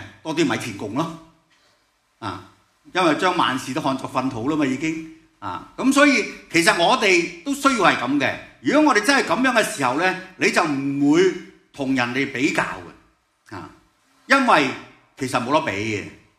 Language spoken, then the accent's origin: Cantonese; China; 我们中国人的农历新年